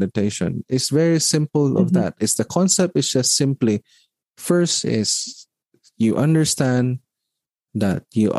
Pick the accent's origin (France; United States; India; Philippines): Philippines; born there; why I was born in the Philippines and not other places?